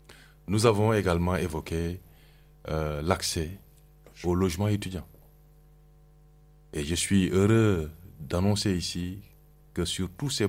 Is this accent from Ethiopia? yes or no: no; Paris, Île-de-France, France; puisque moi je viens de Paris et sur l'île de France